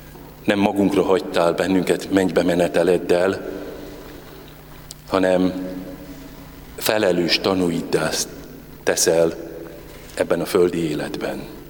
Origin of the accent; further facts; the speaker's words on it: Transdanubia, Hungary; én még olyan helyen nőttem föl Dunántúlon, ahol ásott kutból húztuk a vizet.